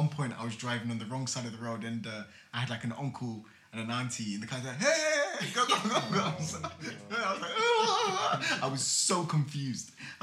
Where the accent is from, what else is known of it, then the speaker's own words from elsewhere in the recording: England, United Kingdom; growing up in England, the UK, it's tiny. It's so tiny.